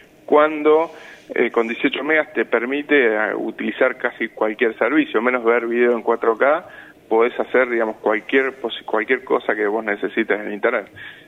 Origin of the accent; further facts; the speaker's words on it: Argentina; nosotros como argentinos